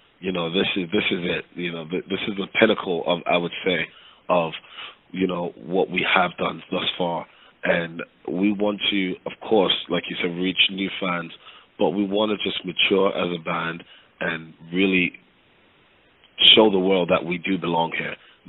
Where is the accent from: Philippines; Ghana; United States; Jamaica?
Jamaica; me having being a Jamaican, you know, my folks are Jamaican. So I grew up with reggae music, and I grew up in Jamaican culture.